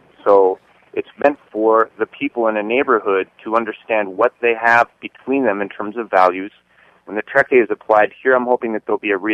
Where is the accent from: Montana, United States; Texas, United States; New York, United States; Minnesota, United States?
Montana, United States; I'm involved with bringing venison to my neighborhood from my home state of Montana.